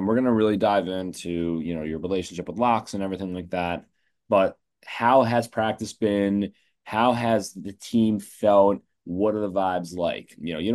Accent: United States; I'm a DMV guy

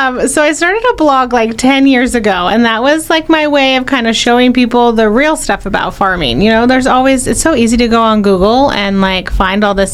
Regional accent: California, United States; Well, I grew up in farming, but I'm not originally from here. I'm from Northern California.

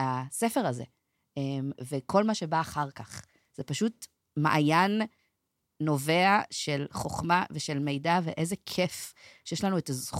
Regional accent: Krayot, Haifa District, Israel; גדלתי בקריות, שזה מקום די מסורתי. קריאת ים במיוחד

